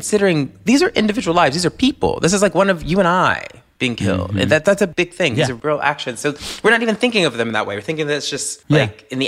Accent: the South, United States; thinking a lot about us as Black Americans and what you and I have had to go through our whole lives growing up in the South

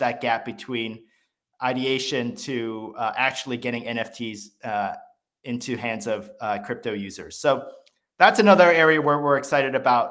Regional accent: Hong Kong; This was when I was growing up in Hong Kong.

